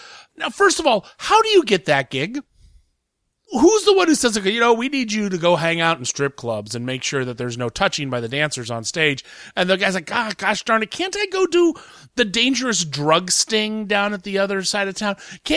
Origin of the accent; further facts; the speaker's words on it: Columbus, Ohio, United States; it happened not just in my hometown, but in, like, my neighborhood. Stormy Daniels was arrested at a strip club in Columbus, Ohio, which is where I live